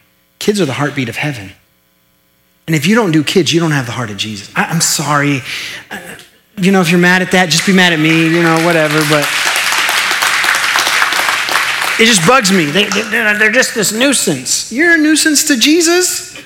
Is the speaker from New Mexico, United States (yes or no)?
yes; New Mexico, United States; also born or lived in Tulsa, Oklahoma; I'm from New Mexico. We don't have a lot of sense, okay? So forgive me. I was actually born in Oklahoma. I was born in Tulsa, so I'm kind of an Okie at heart. I lived here till I was 7